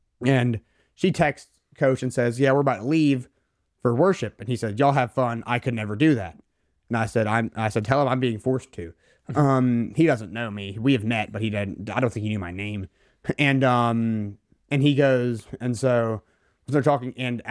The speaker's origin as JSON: {"language": "English", "town": "Raleigh", "region": "North Carolina", "country": "United States", "said": "I said, yeah … I'm from Raleigh."}